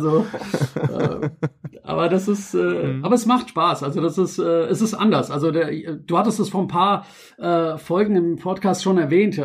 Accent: Frankfurt, Hesse, Germany; ich bin ja ursprünglich aus Kroatien oder meine Eltern, ich bin ja in Frankfurt und geboren und aufgewachsen.

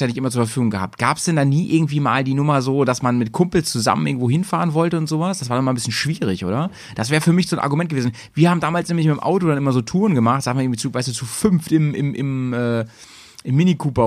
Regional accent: Bückeburg, Lower Saxony, Germany; Ich komme ja da aus Schaumburg-Bückeburg. Mhm. Da bin ich groß geworden. Und das ist ja genau die Hälfte zwischen Bremen und hier quasi.

